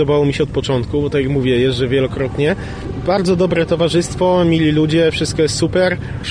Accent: Nowy Sącz, Lesser Poland, Poland; now in Kraków, Poland; pochodzę z Nowego Sącza, a pracuję i mieszkam w Krakowie.

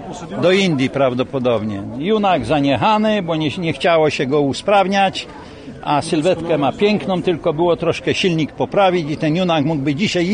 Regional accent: Praszka, Opole Voivodeship, Poland; pochodzę z Praszki.

